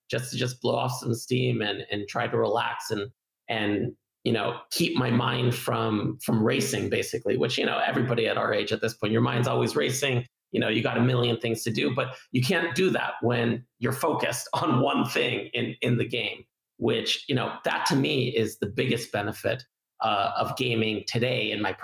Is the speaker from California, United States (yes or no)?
yes; California, United States; I grew up in Southern California, and me, gaming was mostly just console with friends.